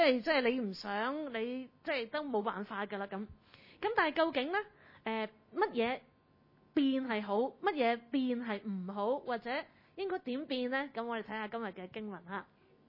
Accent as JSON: {"language": "Cantonese", "country": "China", "said": "我哋中国人都有呢个概念啦"}